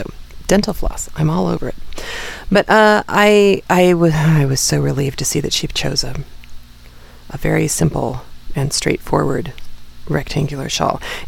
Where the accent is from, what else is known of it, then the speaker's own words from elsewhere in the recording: Tucson, Arizona, United States; because usually in Tucson, I drive. It's my hometown, and I know my way around even now a little bit better than my husband does